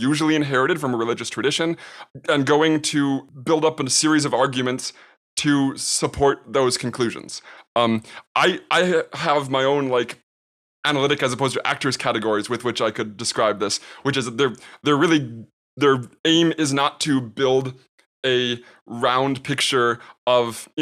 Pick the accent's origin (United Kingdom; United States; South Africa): United States; I'm an American, in America